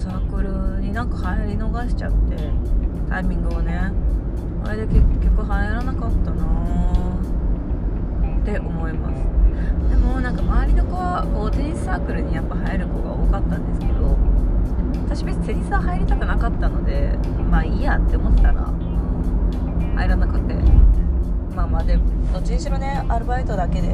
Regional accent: Fukuoka, Japan; moved away as an adult; also born or lived in Yokohama / Tokyo; もともと私は生まれたところは福岡の生まれで、福岡で生まれて高校まで福岡 で大学が、横浜の方に進学しました。

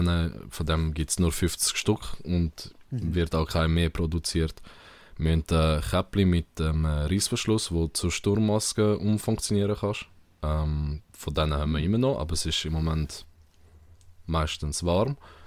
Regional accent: Zurich, Switzerland; ich bin in Zürich aufgewachsen, in den 90ern

